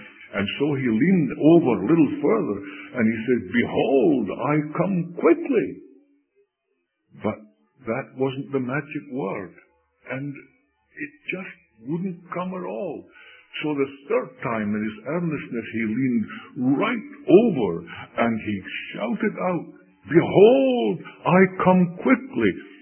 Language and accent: English; Scotland, United Kingdom; when we were growing up in Scotland, there was about, 25 young men.